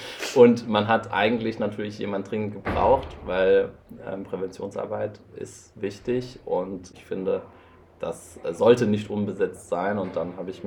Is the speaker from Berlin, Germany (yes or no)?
no; Stuttgart, Baden-Württemberg, Germany; Ich bin geboren in Stuttgart. Der Großteil meiner Familie kommt auch noch aus dieser Gegend und wohnt da weiterhin. Und ich bin auch in Baden-Württemberg in die Schule gegangen.